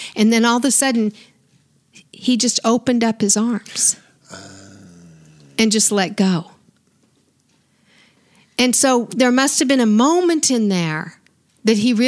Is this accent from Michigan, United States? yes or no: no; Colorado, United States; I grew up in Colorado, so I did some rafting on rivers.